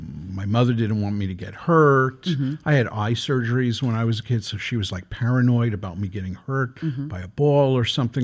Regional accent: Brooklyn, New York, United States; I grew up in Flatbush, in the heart of Flatbush.

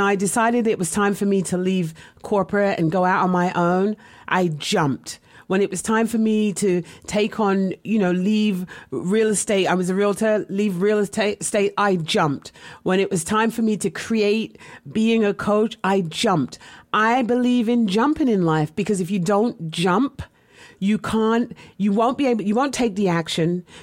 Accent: England, United Kingdom; moved away as an adult; now in United States; When I came here from America, from England to America, my husband at the time had asked me to marry him.

